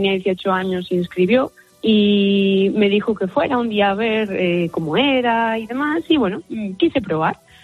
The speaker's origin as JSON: {"language": "Spanish", "region": "Galicia", "country": "Spain", "said": "más yo que vengo de Galicia, donde hace frío"}